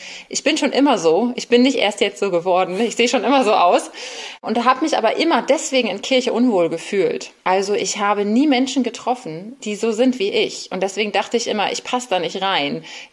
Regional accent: Bremen, Germany; moved away as an adult; now in Berlin, Germany; Ich bin in Bremen aufgewachsen und meiner ersten großen verflossenen Liebe nach Berlin hinterhergezogen.

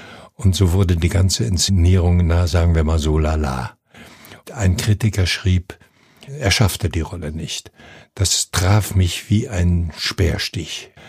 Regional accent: Pomeranian Voivodeship, Poland; In meiner Heimatstadt, das ist im jetzigen Polen, oben an der Ostsee, 90 Kilometer westlich von Danzig, da gab es kein Theater.

